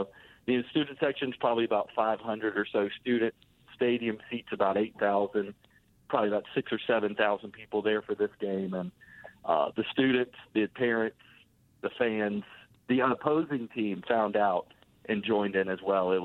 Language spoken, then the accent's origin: English; Florida, United States; now in Opelika, United States; because I'm from Central Florida, very different culture.